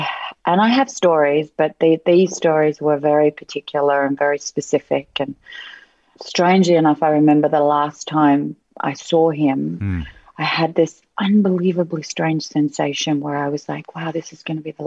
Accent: Washington, District of Columbia, United States; also born or lived in Hawaii; For a bit over a year, and then we moved to, till I was about 18 months, I think, and then we moved to Washington, D.C.

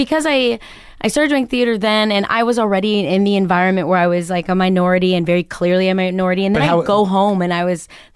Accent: Chicago, Illinois, United States; I'm Puerto Rican from Chicago.

